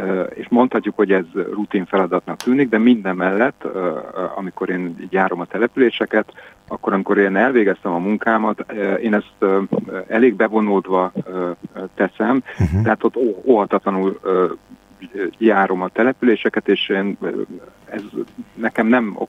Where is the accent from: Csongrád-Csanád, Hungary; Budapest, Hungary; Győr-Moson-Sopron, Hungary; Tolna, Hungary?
Budapest, Hungary; Én a 9. kerületben nőttem fel, nem túl jó környéken, amikor én gyerek voltam 1972-ben